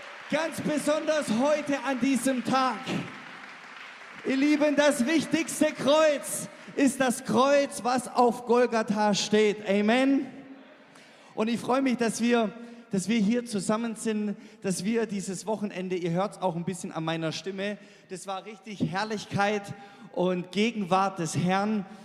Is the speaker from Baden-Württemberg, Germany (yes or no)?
yes; Baden-Württemberg, Germany; jetzt für mich als Schwabe